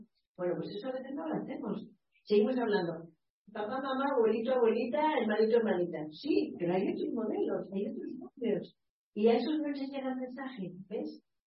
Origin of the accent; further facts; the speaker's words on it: Argentina; Yo soy argentina